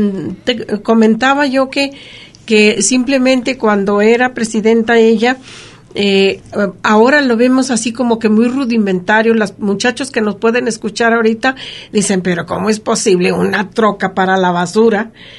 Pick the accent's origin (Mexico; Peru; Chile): Mexico; Mezquitic, Jalisco; Yo recuerdo que en el periódico que editaban los escritores de allí de Mezquitic